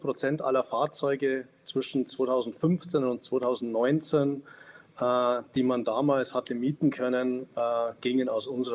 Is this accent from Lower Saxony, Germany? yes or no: no; Munich, Bavaria, Germany; man hat als Münchner immer eine gewisse, man schaut immer auf BMW. Das sind aber die Großen hier in München, ne?